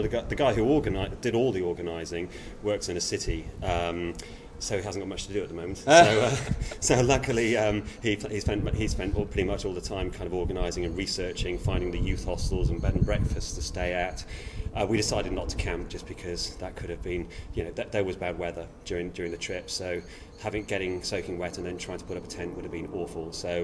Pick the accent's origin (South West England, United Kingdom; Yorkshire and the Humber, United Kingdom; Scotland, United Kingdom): Yorkshire and the Humber, United Kingdom; I'm a Yorkshireman, so quite like Yorkshire, obviously